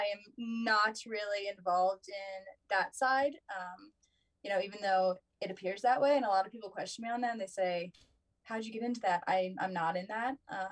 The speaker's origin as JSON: {"language": "English", "region": "Virginia", "country": "United States", "said": "Not that we were from the same areas. I'm from Virginia."}